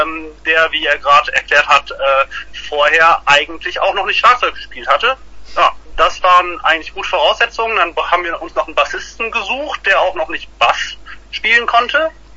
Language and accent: German; Berlin, Germany; Wir kommen aus Berlin